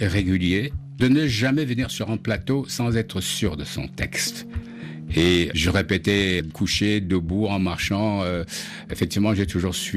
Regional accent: West, Cameroon; first language Medumba; je me surprenais à parler à certains de mes camarades ma langue maternelle.

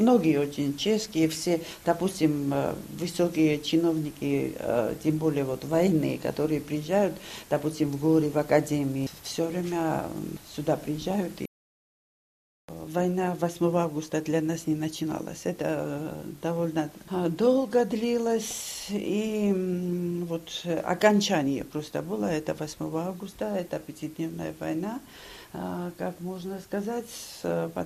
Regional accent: Tskhinvali, South Ossetia, Georgia; Я сама родилась там, в Схинвале. Я там выросла, школу, институт там закончила.

